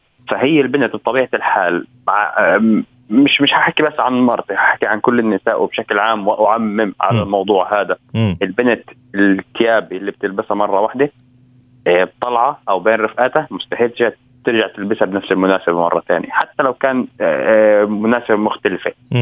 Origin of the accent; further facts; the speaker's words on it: Palestine; زي ما انت عارف نحن فلسطينية من شمال فلسطين. شمال فلسطين معظم فلاحين